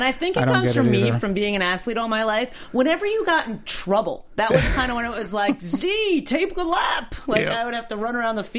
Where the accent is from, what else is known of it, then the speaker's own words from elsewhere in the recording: Long Island, New York, United States; I grew up on Long Island. Like, the beach was right there.